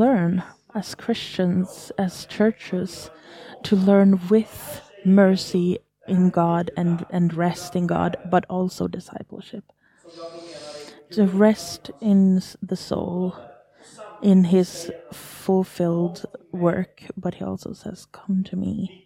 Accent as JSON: {"language": "English", "country": "Sweden", "tie": "born or raised there", "second_language": "English", "said": "I'm from Sweden, so I'm allowed to go around a little bit. There is certain churches. I grew up in free churches in Sweden"}